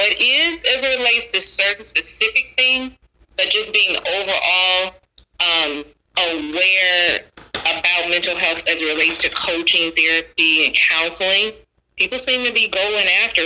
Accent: Deep South, United States; And I grew up in the Deep South, and same thing.

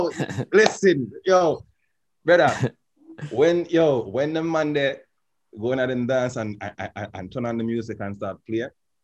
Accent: Toronto, Ontario, Canada; for me, growing up in Toronto too as well, going to the parties

